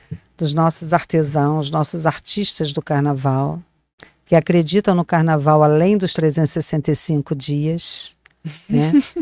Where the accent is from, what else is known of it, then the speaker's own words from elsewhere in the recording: Rio de Janeiro, Brazil; Então, eu nasci lá, minha família é de lá, tenho família hoje ainda lá, eu não moro mais lá, mas tenho família, amigos.